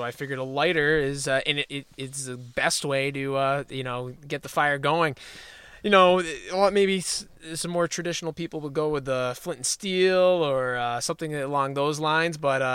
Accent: Ticonderoga, New York, United States; It's the start of the 4th of July parade in Ticonderoga, New York, my hometown.

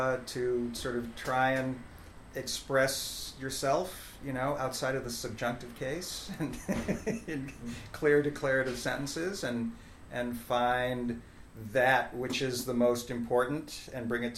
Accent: Rochester, New York, United States; Well, growing up in Rochester, you know, you're given a camera at a very young age.

